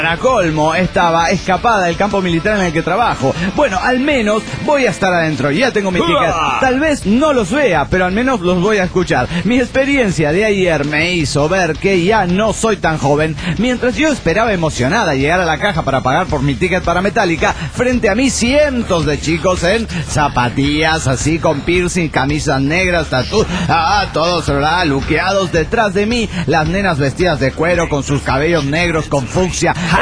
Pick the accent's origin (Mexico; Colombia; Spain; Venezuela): Mexico; Pénjamo, Guanajuato; de Pénjamo en Guanajuato, México.